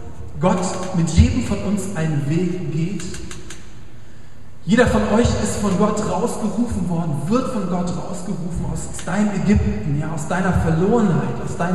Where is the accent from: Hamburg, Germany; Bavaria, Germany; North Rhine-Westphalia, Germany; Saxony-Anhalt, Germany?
Hamburg, Germany; Ich bin aufgewachsen in Hamburg, in einem Vorort, der heißt Poppenbüttel. Lustiger Name, ich weiß. Ja, ich komme also aus Poppenbüttel